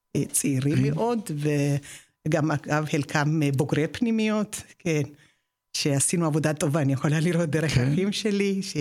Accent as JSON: {"language": "Hebrew", "country": "Ethiopia", "tie": "born or raised there", "moved": "yes", "lives_now": "Israel", "said": "אני גדלנו בבית ציוני, שחלם להגיע"}